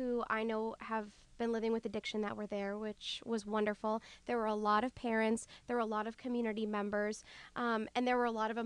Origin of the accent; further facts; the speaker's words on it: Franklin, United States; I'm from Franklin, where the Safe Coalition is out of, and I had moved away for 6 years, and upon coming back